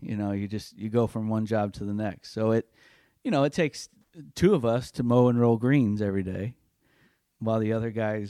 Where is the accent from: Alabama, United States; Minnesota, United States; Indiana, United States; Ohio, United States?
Indiana, United States; North Judson; I started at a grow-in, actually, at a course in my hometown in North Judson.